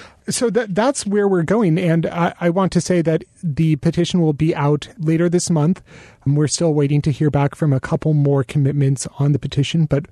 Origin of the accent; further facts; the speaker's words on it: Washington, United States; I come from Washington State, where ivy has been illegal to purchase for a number of years.